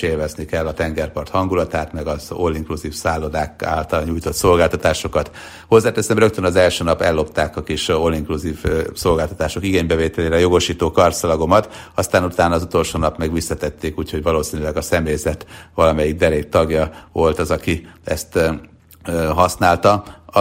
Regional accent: Sopron, Győr-Moson-Sopron, Hungary; now in Budapest, Hungary; réges-régen még, amikor felköltöztem Sopronból Budapestre, akkor itthon szilvesztereztem

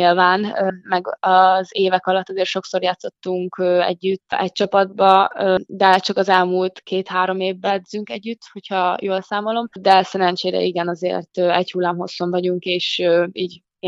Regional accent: Szombathely, Vas, Hungary; Magyarországon szerintem itt Szombathelyen jelenleg is például nagyon jó munka folyik, és nyilván itt születtem, itt nőttem fel, egész életemben itt játszottam

